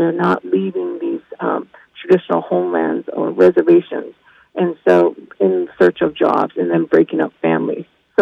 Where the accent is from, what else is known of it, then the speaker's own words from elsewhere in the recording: United States; I think I'm from the Navajo Nation, and that was seen very evidently, I guess you can say, with the Navajo generating station coming down.